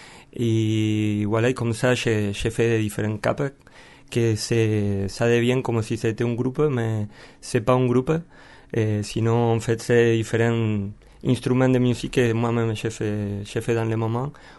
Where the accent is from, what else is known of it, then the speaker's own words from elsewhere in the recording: Argentina; French is a second language; moved away as an adult; J'ai quitté l'Argentine et je suis immigrant, comme beaucoup de monde.